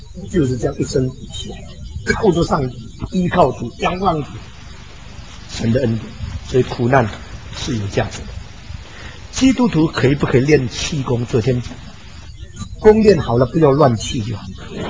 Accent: China; 我们中国人因为已经受惯了奴才制度，所以我们认为这就是真理。

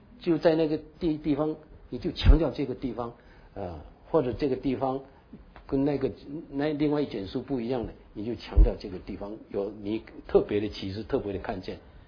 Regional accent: China; 不过，我们中国人当然看中文的比较快速，比较方便。

